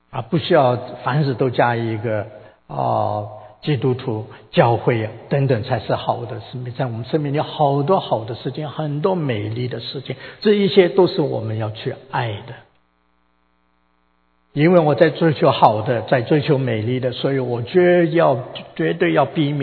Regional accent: China; 我们中国人有一句话，打者爱也，是不是？

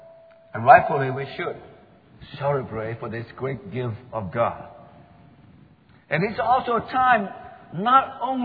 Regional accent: Idaho, United States; also born or lived in Bay Area; now in Houston, United States; Or, as I often complain, the heat of Houston since I moved from the Bay Area. Sometime I wish I moved back to the place I grew up, Idaho, where it's nice and cool in the summer.

